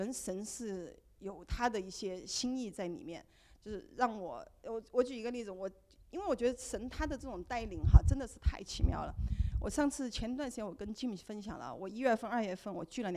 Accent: China; now in United States; 我就说我们中国人也应该互相的要联合起来互相的帮助

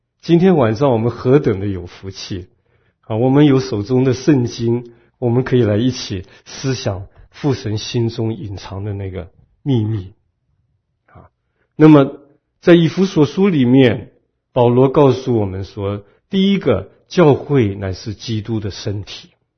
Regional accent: China; now in United States; 在基督里面，原来我们是中国人，我们这边也有本地的美国人

